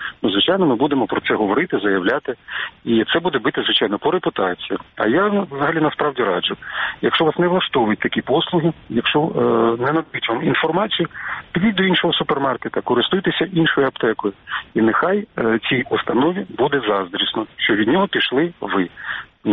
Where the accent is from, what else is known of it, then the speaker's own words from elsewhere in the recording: Mykolaiv, Mykolaiv Oblast, Ukraine; Я народився на півдні, і я пишаюся тим, що я миколаївець.